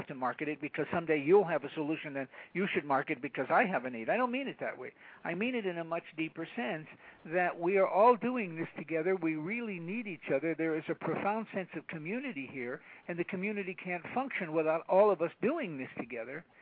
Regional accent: Detroit, Michigan, United States; I come from Polish Catholic Southwest Detroit

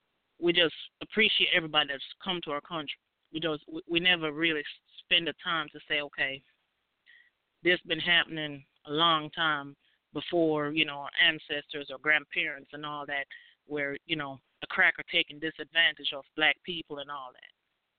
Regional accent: Jamaica; Well, as I said, I'm originally from Jamaica.

